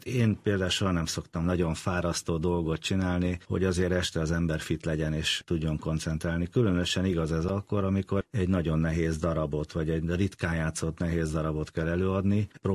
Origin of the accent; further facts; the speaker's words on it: Csolnok, Komárom-Esztergom, Hungary; abban a kis faluban, ahol én születtem, vagy ahol én éltem, Csolnoknak nevezik, ott nagyon nagy hagyománya volt a zenélésnek